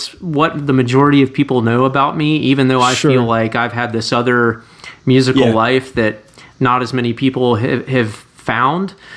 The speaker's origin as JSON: {"language": "English", "town": "Charlotte", "region": "North Carolina", "country": "United States", "tie": "born or raised there", "lives_now": "Nashville, United States", "said": "And then I packed my bags and moved west to Nashville, which is about 7 hours west of where I grew up in Charlotte."}